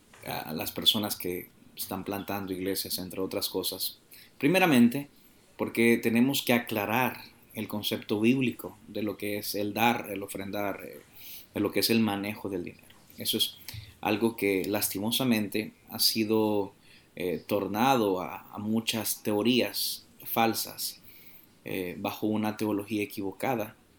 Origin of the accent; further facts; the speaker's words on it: California, United States; Bueno, yo nací acá en Estados Unidos. Soy de California. Y mi mamá es de El Salvador.